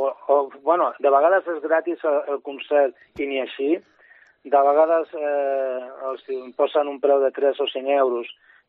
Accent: Barcelona, Catalonia, Spain; born there; Jo vaig néixer a Barcelona, però a favor meu puc dir que estic casat amb una noia de Santa Cristina d'Aro.

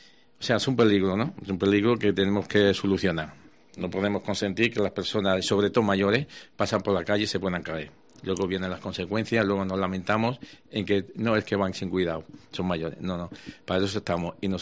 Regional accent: Córdoba, Andalusia, Spain; born there; now in Menorca, Spain; Nací en Córdoba, para que todo el mundo lo sepa. Llevo 35 años en Menorca

